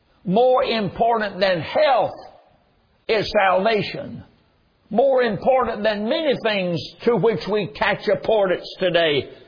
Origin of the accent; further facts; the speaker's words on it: North Carolina, United States; But I was raised in North Carolina, and there was a man that lived up on the block from where we lived